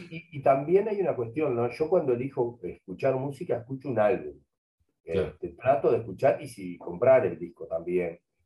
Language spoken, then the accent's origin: Spanish; Montevideo, Uruguay; Yo soy muy montevideano, soy del oeste, de toda la vida, Teja, por la Victoria, el Cerro, toda esa zona me vio crecer, hasta Paso de la Arena.